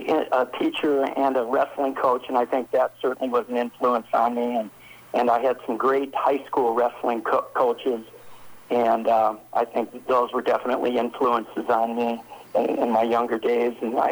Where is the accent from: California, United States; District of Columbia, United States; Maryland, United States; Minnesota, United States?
Minnesota, United States; Well, I grew up wrestling. I grew up in Minnesota, and my brothers, I had two older brothers, they wrestled, and I'm sure that's what the influence that I had.